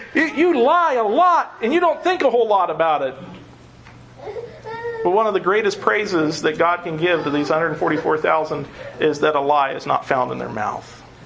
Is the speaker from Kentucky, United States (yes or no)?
yes; Kentucky, United States; I come from Kentucky. Don't take offense. I love Kentuckians, and I am a bit of a Kentuckian.